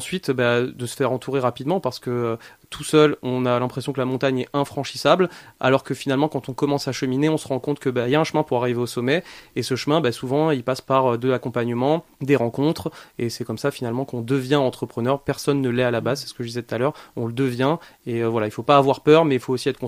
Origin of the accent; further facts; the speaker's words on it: Pontoise, Île-de-France, France; je suis rentré vivre chez mes parents, donc vers Pontoise, là où j'ai grandi.